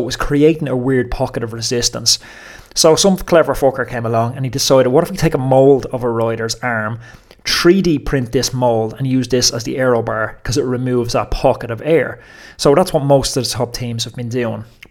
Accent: Ireland; you'll have to put up with me sitting on my ass on bank holiday Mondays on the Irish schedule. The joys of being Irish.

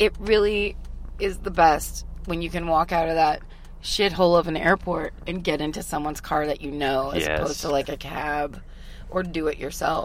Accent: Finland; I'm from Finland.

